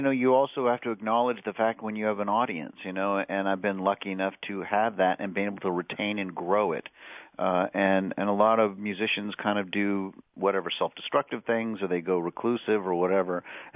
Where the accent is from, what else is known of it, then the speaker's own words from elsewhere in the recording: Oregon, United States; I'm from Oregon originally. I grew up in Oregon, so it feels a little bit like home